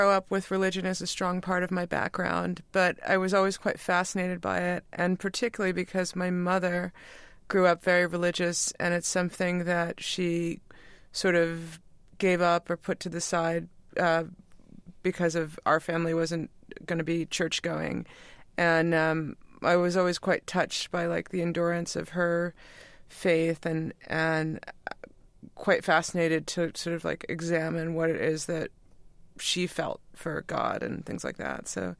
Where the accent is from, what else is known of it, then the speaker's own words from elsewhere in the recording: New York City, New York, United States; we grew up in New York in the city for the weekend